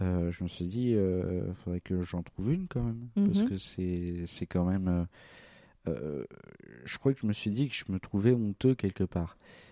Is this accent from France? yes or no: yes; Île-de-France, France; Et j'ai grandi dans le Val d'Oise.